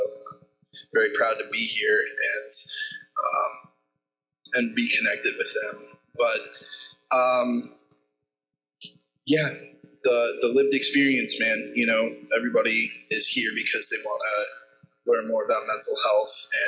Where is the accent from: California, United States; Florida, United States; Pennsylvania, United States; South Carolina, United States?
Florida, United States; I grew up in South Florida.